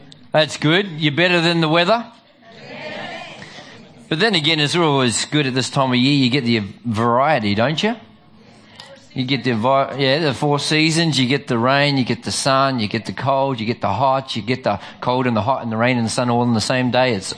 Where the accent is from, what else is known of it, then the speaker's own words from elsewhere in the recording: Australia; also born or lived in New Zealand; oh, is he a Kiwi? Yes, I am. I'm an Aussie through and through, unless the All Blacks are playing, and then I'm a Kiwi